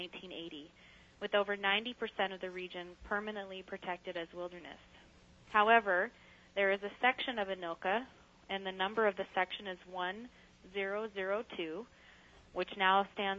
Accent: South Dakota, United States; now in Anchorage, United States; that's about the size of the ranch I grew up on in South Dakota

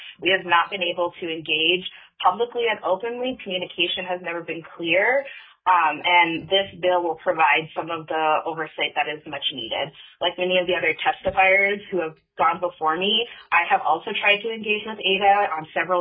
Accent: Sitka, Alaska, United States; now in Fairbanks, United States; I am from Fairbanks. I was born and raised in Southeast Alaska in Sitka, and I've lived up in Fairbanks for the last decade or so. I'm a lifelong born and raised Alaskan.

